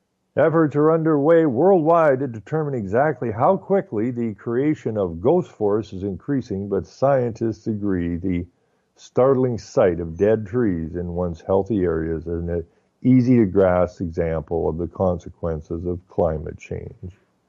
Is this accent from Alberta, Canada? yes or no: no; Ontario, Canada; I saw pictures like this all the time when I grew up in the Ottawa Valley.